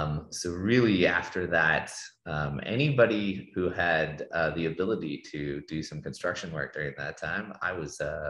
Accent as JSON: {"language": "English", "town": "Denver", "region": "Colorado", "country": "United States", "tie": "born or raised there", "said": "I was born in Boulder, Colorado, and grew up in the Denver area."}